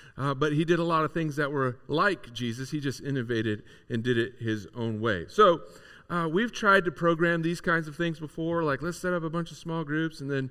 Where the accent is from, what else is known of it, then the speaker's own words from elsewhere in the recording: Croton, Ohio, United States; My sister and I, we grew up out in Croton. Anybody here of Croton? Woohoo! Northwest Licking County. All right. Yeah, chicken farms and Hartford Fair.